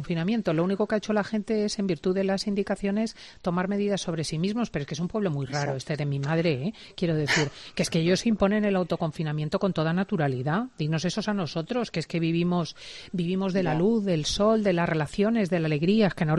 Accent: Spain; yo ahí soy muy española.

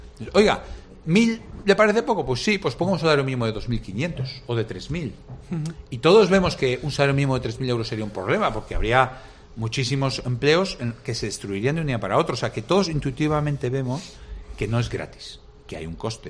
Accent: Valladolid, Castile and León, Spain; Se dispara comparado con el que lo ven 17.000 en mi ciudad natal, que es Valladolid, ¿no?

